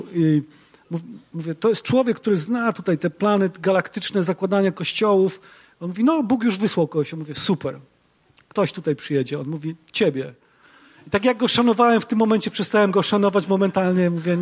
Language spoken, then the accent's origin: Polish; Wołczyn, Opole Voivodeship, Poland; Ja pochodzę z Wołczyna. Wychowałem się w środowisku katolickim